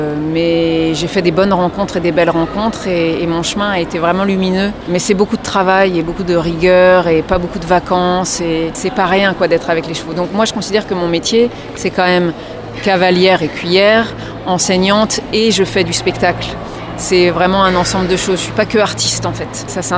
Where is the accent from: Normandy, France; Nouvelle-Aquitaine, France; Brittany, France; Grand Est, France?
Brittany, France; en 2019 dans la région de Rennes et je suis originaire de Bretagne.